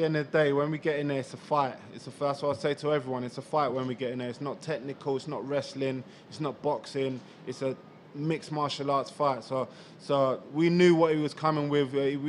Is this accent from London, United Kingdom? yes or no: yes; London, United Kingdom; It was great to deliver devastating KO in front of my hometown crowd in London.